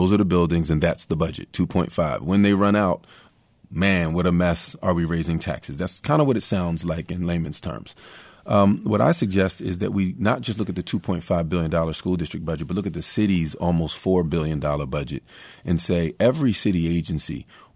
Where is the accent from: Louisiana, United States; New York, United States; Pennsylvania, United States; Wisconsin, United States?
Pennsylvania, United States; Philadelphia; We just called it growing up in Philly.